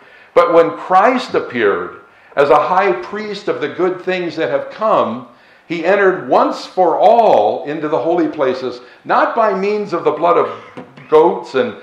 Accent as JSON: {"language": "English", "town": "San Francisco", "region": "California", "country": "United States", "tie": "born or raised there", "said": "I passed through my hometown of San Francisco a couple weeks ago"}